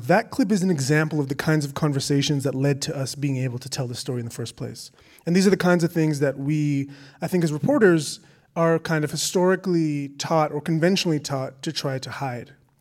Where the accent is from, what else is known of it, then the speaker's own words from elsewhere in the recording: Canada; And so I think, with my being Canadian, I think in some way, here in Canada, the CBC has a very particular kind of resonance.